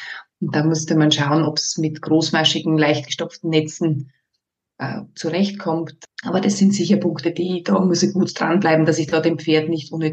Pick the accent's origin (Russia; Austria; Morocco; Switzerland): Austria; Burgenland; Ich bin gebürtige Südburgenländerin, komme da ganz aus dem Grenzgebiet von Ungarn.